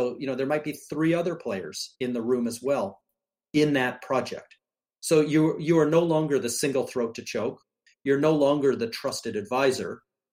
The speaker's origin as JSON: {"language": "English", "country": "Canada", "lives_now": "United States", "said": "I moved to southern Florida, so it's like I'm a Canadian living on vacation."}